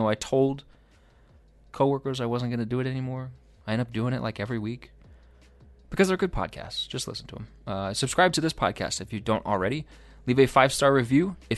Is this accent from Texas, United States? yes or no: no; Oklahoma, United States; I'm from Oklahoma, so my family follows them very closely, has for a really long time.